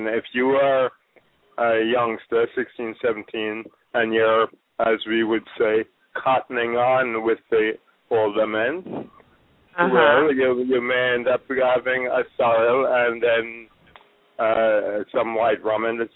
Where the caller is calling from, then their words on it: Bronx, New York, United States; I'm calling from New York, the Bronx, the home of the New York Yankees.